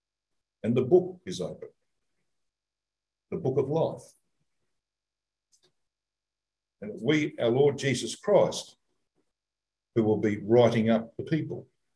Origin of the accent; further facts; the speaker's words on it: Adelaide, South Australia, Australia; born there; I wasn't born in Zion. I was born in Adelaide. But who cares about that? An awful place.